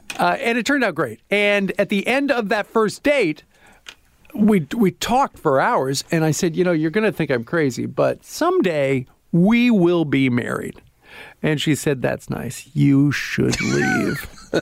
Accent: Iowa, United States; Didn't really like that, even though I'm from Iowa, because the station was owned by Iowa State University

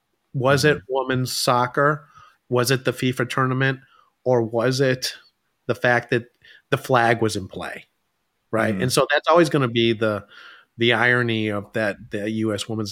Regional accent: United States; I'm an American sports consumer.

